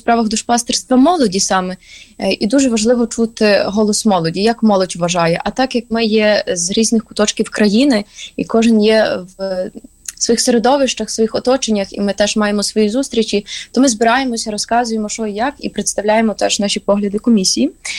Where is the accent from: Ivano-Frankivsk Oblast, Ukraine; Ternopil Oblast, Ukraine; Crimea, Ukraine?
Ternopil Oblast, Ukraine; Zolotyi Potik; now in Lviv, Ukraine; я навчаюся і, відповідно, проживаю у Львові, хоча я родом з Тернопільщини, а саме з Золотого Потоку.